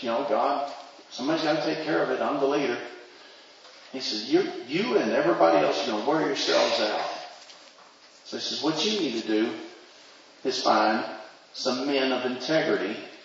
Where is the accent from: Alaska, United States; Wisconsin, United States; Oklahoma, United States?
Oklahoma, United States; Altus; Altus, Oklahoma.